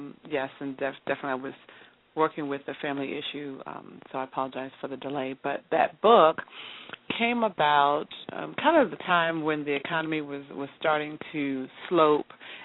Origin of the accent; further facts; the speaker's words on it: New York, United States; The great things about growing up in New York is that, you know, New York teaches you that edginess.